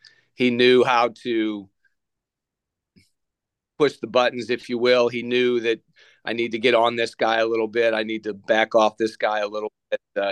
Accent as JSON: {"language": "English", "town": "Belleville", "region": "Illinois", "country": "United States", "said": "Obviously, I was from Belleville, Illinois, right near St. Louis"}